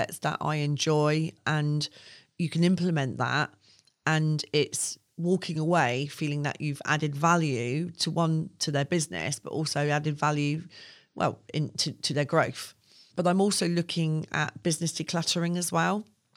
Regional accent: Isle of Wight, South East England, United Kingdom; And I think growing up on the Isle of Wight, there was a lot of Navy because of Portsmouth.

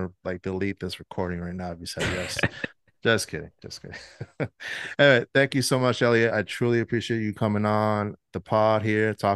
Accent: New York, United States; I'm from New York, so we don't really dig deep

